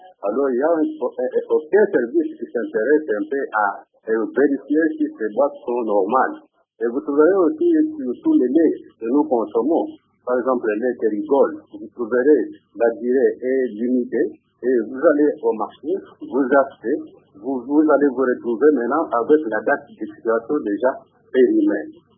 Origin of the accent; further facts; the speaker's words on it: India; d'autres deviennent de plus en plus malades, tels que le cas de malnutrition ici chez nous en Inde.